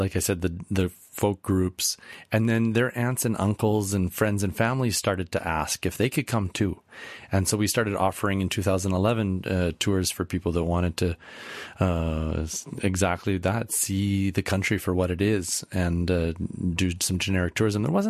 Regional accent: Canada; because I'm Canadian and my company is based in Canada

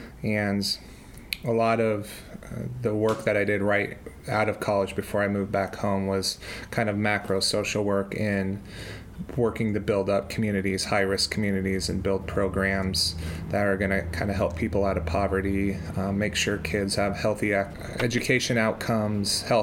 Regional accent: Pella, Iowa, United States; I'm a social worker, and I was born and raised in Pella. I own my own private practice in Oskaloosa called Unoya Counseling. I grew up on a century farm.

